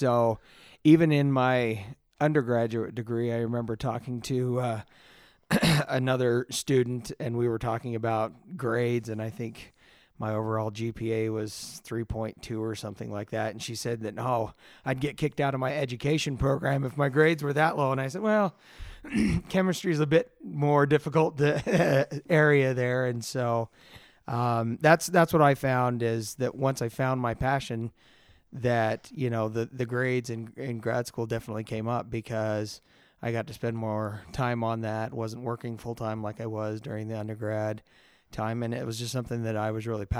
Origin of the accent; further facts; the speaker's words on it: Utah, United States; being born and raised in Utah, I'm Mormon.